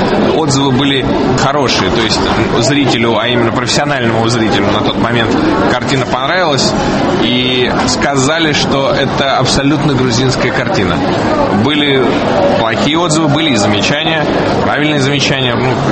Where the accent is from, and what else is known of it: Moscow, Russia; born or raised there; now in Tbilisi, Georgia